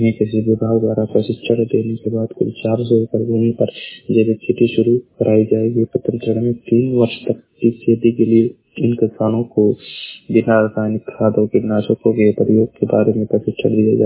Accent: Uttar Pradesh, India; मैं जिला महाराजगंज का निवासी हूँ।

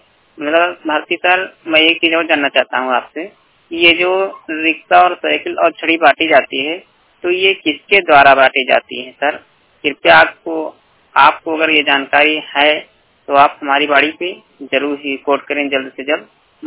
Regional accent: Basti, Uttar Pradesh, India; मैं दोनों आँख का ब्लाइंड हूँ और बस्ती जिला के रहने वाला हूँ, मूल निवासी उत्तर प्रदेश के हैं हम।

